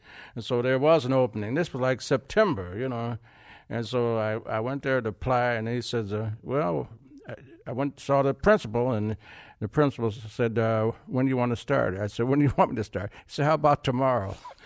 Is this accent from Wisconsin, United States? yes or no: yes; Milwaukee, Wisconsin, United States; When I came from Milwaukee, I was called over here.